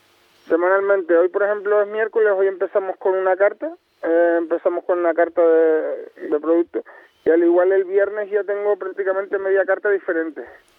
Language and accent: Spanish; Santa Úrsula, Canary Islands, Spain; soy un chico de la Corujera, de Santa Úrsula.